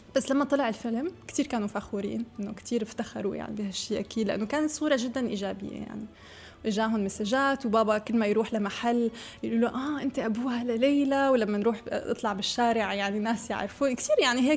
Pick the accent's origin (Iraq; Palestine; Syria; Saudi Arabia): Syria; أنا مالي سورية وفرنسية، أنا سورية فرنسية أمريكية